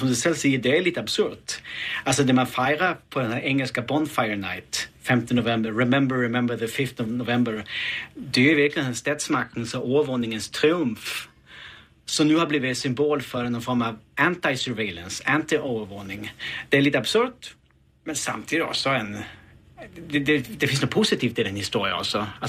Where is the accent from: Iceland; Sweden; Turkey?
Sweden; accent: Swedish; Danish is a second language; Jag prövar så att läsa med min svenska accent så den första setningen